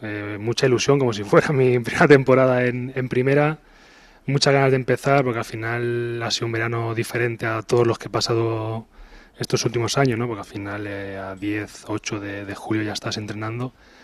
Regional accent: Tarragona, Catalonia, Spain; yo soy de allí de Tarragona.

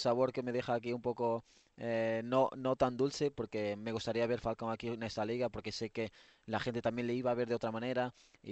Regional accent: Portugal; Spanish is a second language; Yo, por ejemplo, toda la gente sabe que soy portugués

